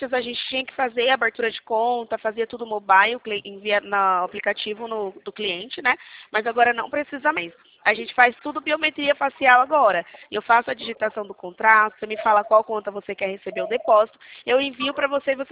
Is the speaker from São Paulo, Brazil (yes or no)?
yes; Araras, São Paulo, Brazil; Eu sou de Araras, é São Paulo, nosso estado.